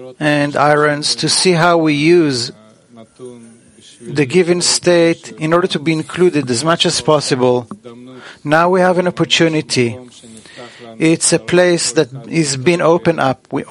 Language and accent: English; San Francisco, California, United States; I come from San Francisco. I brought with me my whole family, my wife, three kids.